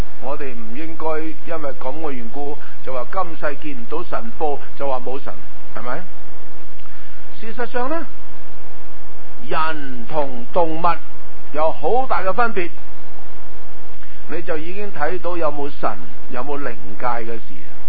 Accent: China; 这个就系我哋中国人所讲话天有眼或者天冇眼呢个问题啦

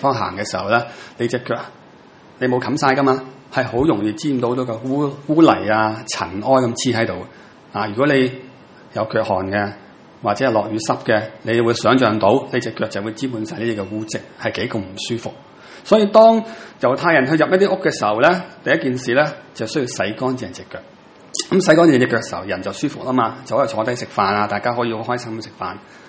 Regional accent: China; 我哋中国人

